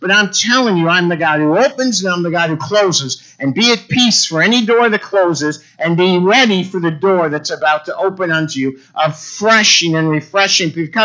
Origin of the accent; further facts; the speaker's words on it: Ireland; I'm Irish, I joke, I can't help it.